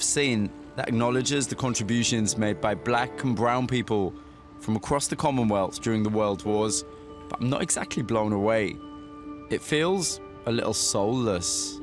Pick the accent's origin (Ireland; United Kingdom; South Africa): United Kingdom; As a Brit who has roots in another part of the world